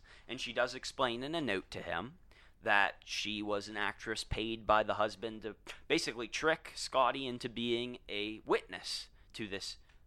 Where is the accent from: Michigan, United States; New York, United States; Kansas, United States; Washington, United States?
Kansas, United States; I don't know. I'm from Kansas. I talk like I'm from Brooklyn.